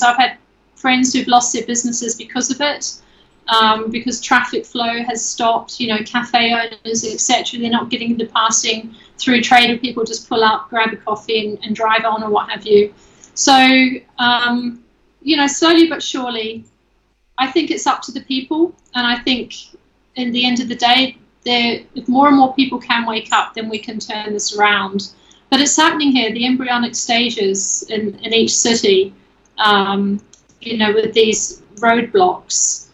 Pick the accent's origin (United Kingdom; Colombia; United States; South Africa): United Kingdom; East of England; where I come from Hertfordshire, just slightly out of London